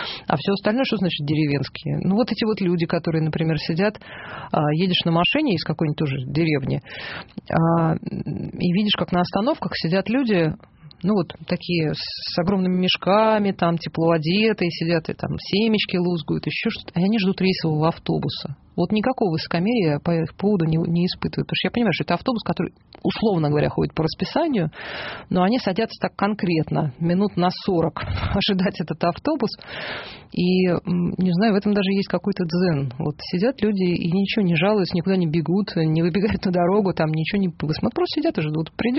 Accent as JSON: {"language": "Russian", "region": "Moscow", "country": "Russia", "tie": "born or raised there", "said": "А я родилась в Москве, училась, всю жизнь жила."}